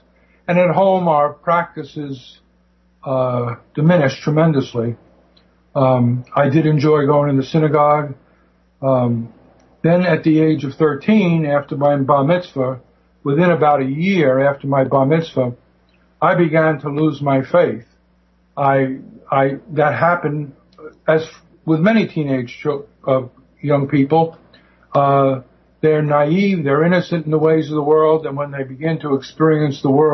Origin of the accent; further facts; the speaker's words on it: New York, United States; We grew up in Brooklyn, New York, and we were growing up as a conservative Jews